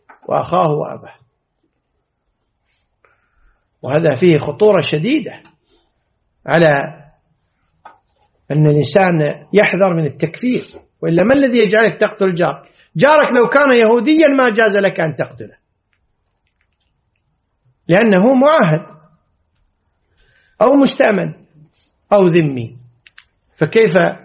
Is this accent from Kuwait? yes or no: yes; Kuwait; والمثل عندنا بالكويت يقول: لي مو على دينك ما يعينك